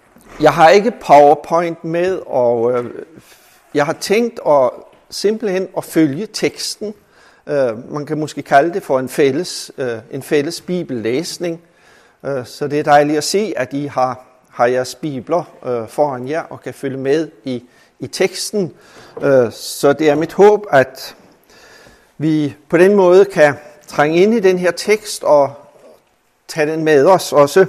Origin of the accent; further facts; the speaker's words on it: Randers, Central Denmark Region, Denmark; Jeg kommer fra Randers. … Jeg er pensionist nu